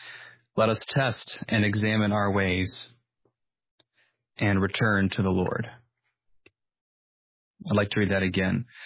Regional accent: Austria; English is a second language; moved away as an adult; now in United States; I grew up in Austria. When I was 19, I came to BJU as a student.

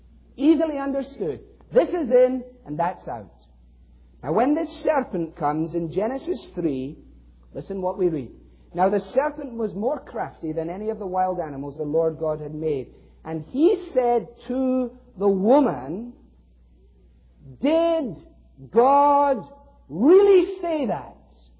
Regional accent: United States; born there; Because I was born in America doesn't make me a Christian.

